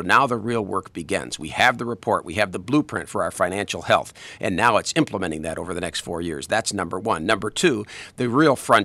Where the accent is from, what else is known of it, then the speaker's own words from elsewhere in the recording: Michigan, United States; When people have said the term Metro Detroit, where are you from? Well, I'm from Metro Detroit.